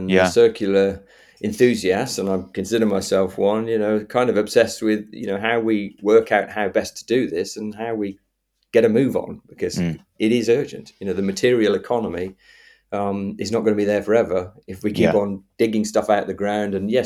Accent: West Midlands, United Kingdom; I'm from Shropshire as well

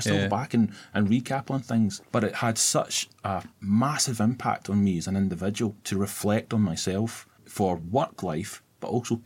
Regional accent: Glasgow, Scotland, United Kingdom; Being Glaswegian as well, my voice can be a little bit harsher sounding.

